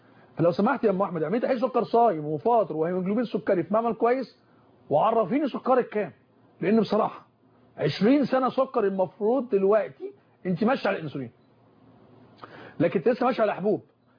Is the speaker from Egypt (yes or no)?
yes; Egypt